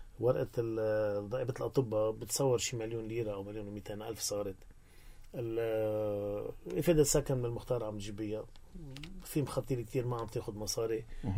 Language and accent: Arabic; Syria; بس اني سوري عم نحكي صرنا بأرقام كتير متواضعة